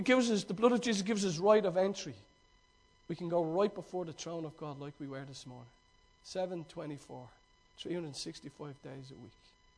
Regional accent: Ireland; born there; Well, I was born in Ireland. We're a Christian nation.

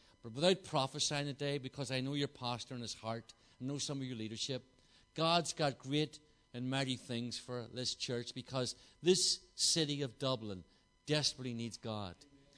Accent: Belfast, Northern Ireland, United Kingdom; I'm from Belfast, but this is part of Ireland.

